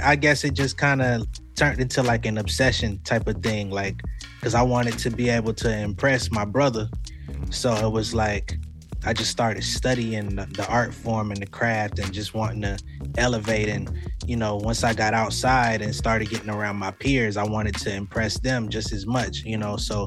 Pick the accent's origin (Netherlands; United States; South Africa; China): United States; Atlanta, Georgia; also born or lived in Connecticut / California; So I grew up in Atlanta. I was born in Connecticut, moved around quite a bit. So early childhood was spent primarily in California up to about 8 years old, and then moved to Atlanta.